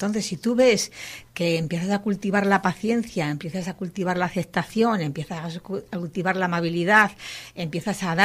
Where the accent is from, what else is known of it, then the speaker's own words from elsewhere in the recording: Salamanca, Castile and León, Spain; Yo ya en Salamanca, que soy de Salamanca, practicaba el yoga y daba clases de yoga.